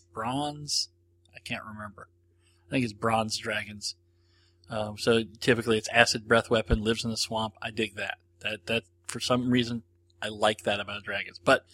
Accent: Canada; I'm very Canadian in that I put ketchup on my macaroni and cheese sometimes, but not always.

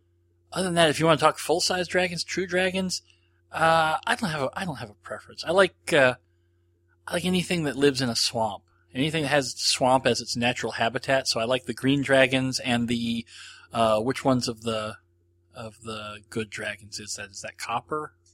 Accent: Canada; I'm very Canadian in that I put ketchup on my macaroni and cheese sometimes, but not always.

